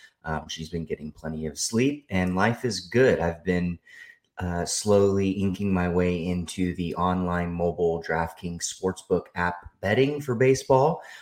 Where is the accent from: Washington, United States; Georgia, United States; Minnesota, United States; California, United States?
California, United States; now in Illinois, United States; living on the Central Coast and growing up in the Central Valley.